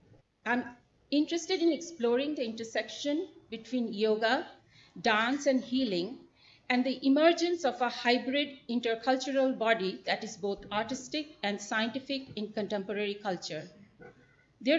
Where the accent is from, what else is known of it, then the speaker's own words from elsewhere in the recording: Kolkata, West Bengal, India; I grew up in India, I grew up in Calcutta, so of course I was introduced to yoga as a child growing up there and also as an adult. I finished my undergraduate degree there.